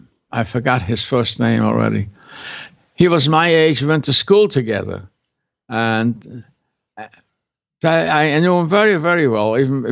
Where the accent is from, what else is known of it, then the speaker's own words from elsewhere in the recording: Poland; English is a second language; moved away; And when I went back to Poland, I went to Lodz to see my friends and not to my hometown because everybody was afraid to go back there.